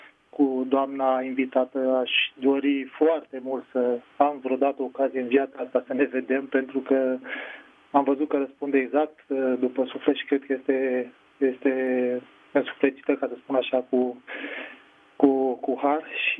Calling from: Pitești, Argeș, Romania; sunt din Pitești.

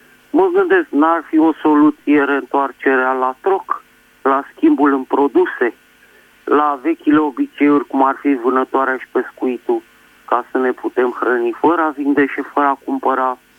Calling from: Bucharest, Romania; din București și vreau să vă întreb un lucru

